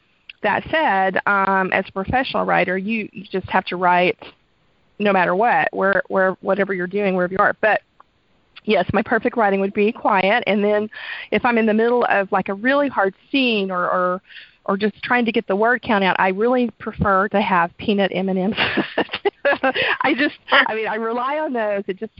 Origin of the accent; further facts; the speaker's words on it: Texas, United States; now in Oregon, United States; I am a seventh-generation Texan and on both sides of my family. So I'm very Texan, but in 2010 we moved to Oregon.